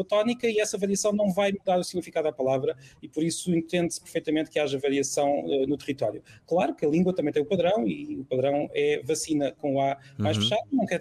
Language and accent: Portuguese; Peniche, Leiria, Portugal; Peniche, eu sou de Peniche.